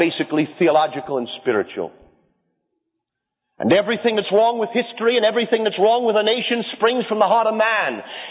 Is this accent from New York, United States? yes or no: yes; Coney Island, New York, United States; I remember as a young boy in a ghetto growing up in Coney Island, I was a threat to society.